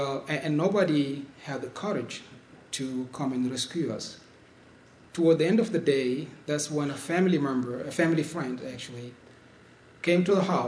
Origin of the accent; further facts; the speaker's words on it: Mauritania; I'm originally from Mauritania, which is a sub-Saharan country in western part of Africa.